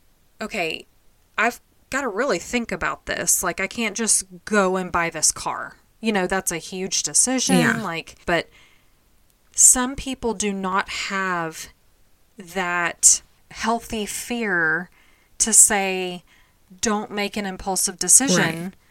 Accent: Texas, United States; I mean, we're from Texas, yeah, where you can drive 8 hours and still be, yeah, in Texas.

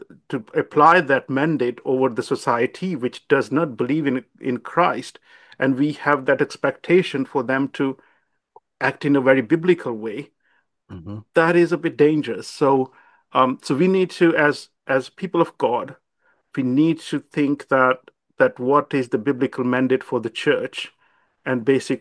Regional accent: South East England, United Kingdom; So I'm from my home counties.

